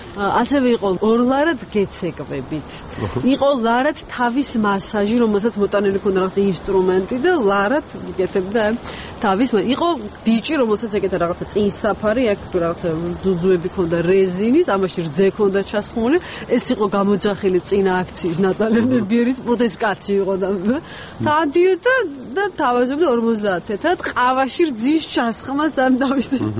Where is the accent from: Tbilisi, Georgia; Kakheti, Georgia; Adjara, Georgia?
Tbilisi, Georgia; ეს არის სივრცე სადაც მე ვგრძნობ თბილისს